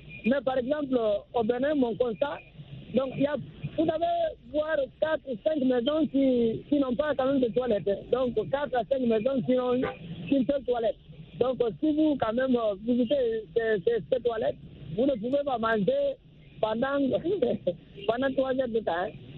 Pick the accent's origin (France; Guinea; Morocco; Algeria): Guinea; now in Cameroon; mon pays d'origine, la Guinée